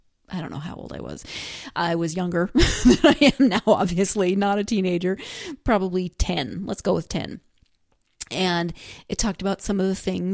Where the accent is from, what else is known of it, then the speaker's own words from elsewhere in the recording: Montana, United States; And I grew up in Western Montana, but I know about Eastern Montana, which is very similar to North Dakota and South Dakota